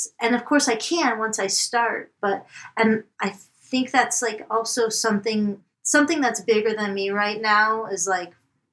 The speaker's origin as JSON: {"language": "English", "town": "Miami Beach", "region": "Florida", "country": "United States", "tie": "born or raised there", "moved": "as an adult", "said": "you know, I come from Miami Beach, Florida."}